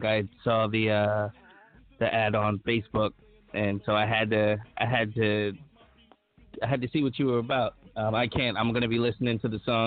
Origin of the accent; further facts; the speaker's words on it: Delaware, United States; and like I'm from Delaware, so it's like much smaller than New Orleans